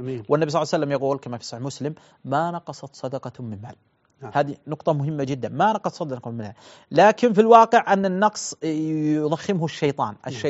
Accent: Saudi Arabia; بل دعني أقول مثلا في بلادنا السعودية

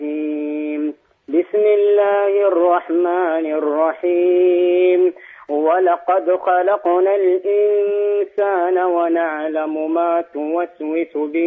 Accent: Saudi Arabia; لا أنا سعودي

